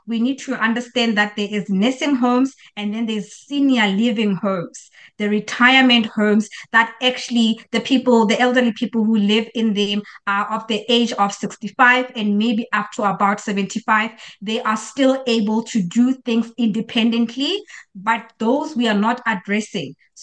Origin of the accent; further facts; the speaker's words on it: Lesotho; now in Ireland; I am from Lesotho.